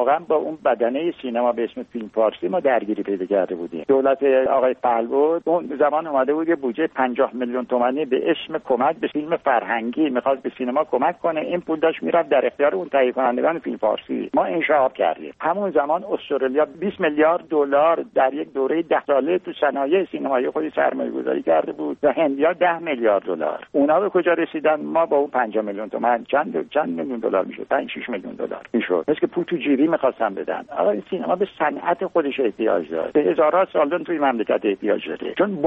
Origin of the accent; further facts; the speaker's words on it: Khuzestan, Iran; born or raised there